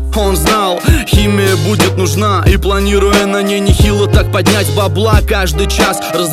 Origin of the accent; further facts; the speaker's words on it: Nizhnekamsk, Tatarstan, Russia; Нижнекамск, Тубен Кама, мой родной город на берегу реки Кама.